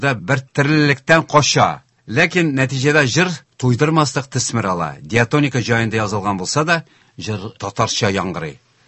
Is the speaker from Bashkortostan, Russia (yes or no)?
no; Naberezhnye Chelny, Tatarstan, Russia; born there; Мин 60-нчы елның 11-нче гыйнварында Чаллыда тудым.